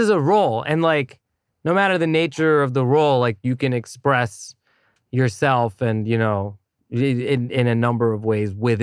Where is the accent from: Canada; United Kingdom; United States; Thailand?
Thailand; like even like as a kid growing up in Thailand